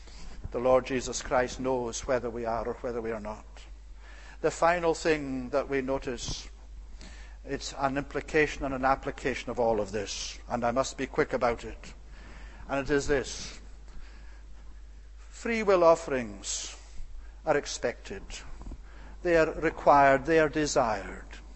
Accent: Scotland, United Kingdom; as a child, growing up in Scotland.

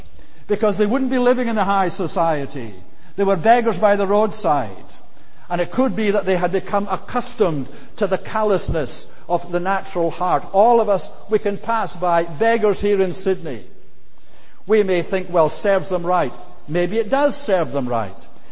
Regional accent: Scotland, United Kingdom; In the village where I grew up in the Highlands of Scotland, the man who lived next door to us couldn't read.

